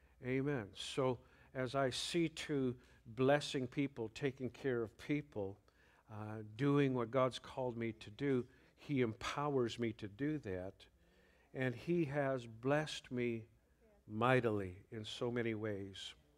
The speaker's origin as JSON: {"language": "English", "region": "Illinois", "country": "United States", "said": "I'm from the Chicago area, so to speak. That's how people think, you know, where are you from? Yeah. Well, hour south of Chicago"}